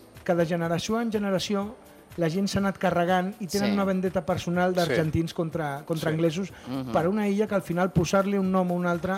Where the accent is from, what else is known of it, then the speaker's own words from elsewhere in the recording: Barcelona, Catalonia, Spain; Jo sóc de... He viscut tota la vida a Barcelona